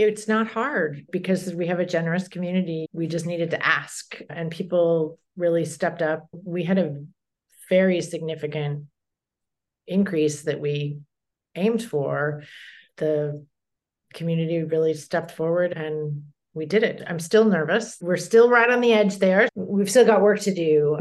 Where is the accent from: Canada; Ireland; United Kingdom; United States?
United States; Colorado; Growing up in Colorado, you have lots of mountainsides covered with aspen trees.